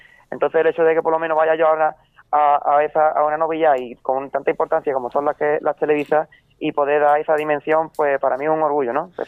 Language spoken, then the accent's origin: Spanish; Arcos de la Frontera, Andalusia, Spain; Yo soy de Arco de la Frontera, pero estoy inscrito en la escuela de Ubrique, claro.